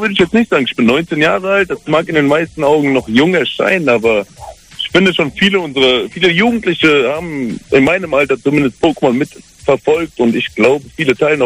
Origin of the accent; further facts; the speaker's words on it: Bergisch Gladbach, North Rhine-Westphalia, Germany; Ich komme aus Bergisch Gladbach, heißt das.